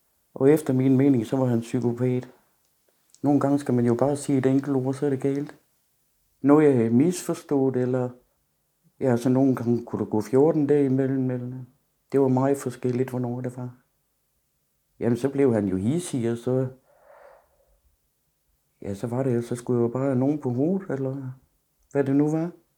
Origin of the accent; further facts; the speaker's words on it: Odense, Region of Southern Denmark, Denmark; now in Frederiksværk, Denmark; Jeg er 67. Jeg kommer fra Odense. Nu bor jeg her i Frederiksværk